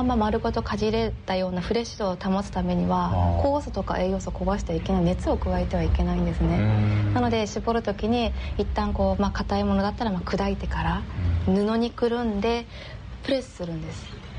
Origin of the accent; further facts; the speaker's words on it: Niigata, Japan; 地元新潟というのもあるんですけれど